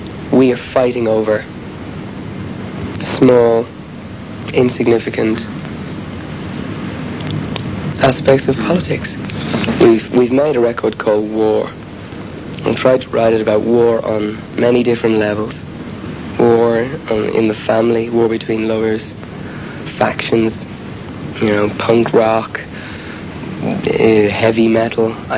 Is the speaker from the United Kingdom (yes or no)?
no; Dublin, Leinster, Ireland; because I came from Dublin, to write about Belfast or to write about Derry. Well, I believe I'm an Irishman, and I believe I have the right to sing this song.